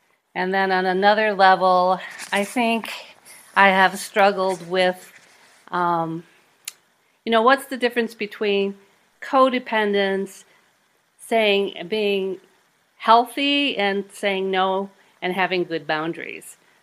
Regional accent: Racine, Wisconsin, United States; born there; moved away as an adult; also born or lived in California; No, I was born in Racine, Wisconsin, mm-hmm. and then I went to universities in Wisconsin

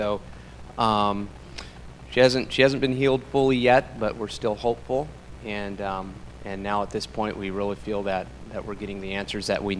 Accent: Illinois, United States; small church in the Pocket area that I've never heard of because I'm from Illinois

